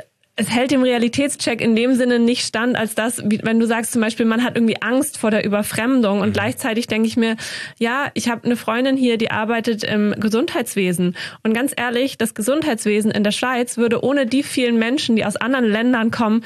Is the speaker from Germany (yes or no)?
yes; Schleswig-Holstein, Germany; ich bin Norddeutsche. Ich komme aus Schleswig-Holstein, weil das ja. der Landstrich ist, dem ich mich zugehörig fühle.